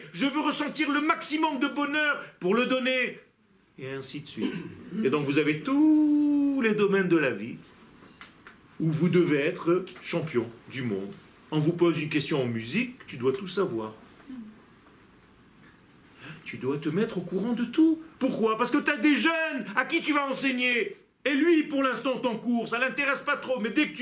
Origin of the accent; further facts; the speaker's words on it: Israel; first language Hebrew; French is a second language; Moi, j'ai appris le français parce que je devais donner des cours. Ok? Moi, ma langue natale, c'est l'hébreu.